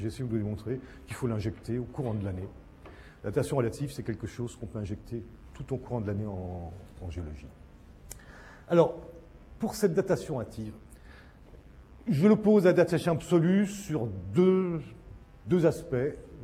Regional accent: Strasbourg, Grand Est, France; comme je suis strasbourgeois, on a de jolis grès des Vosges

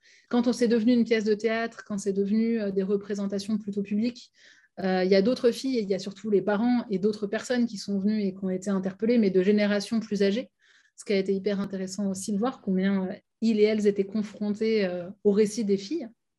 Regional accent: Paris, Île-de-France, France; il faut d'abord assumer le fait qu'on vient de Paris et dire d'où on parle. Moi, je n'ai jamais dit « je viens de milieu rural ».

